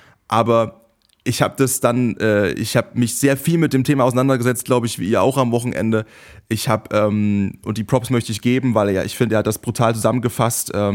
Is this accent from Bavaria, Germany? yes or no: no; Saxony, Germany; ich bin in der Nähe von Dresden geboren und aufgewachsen.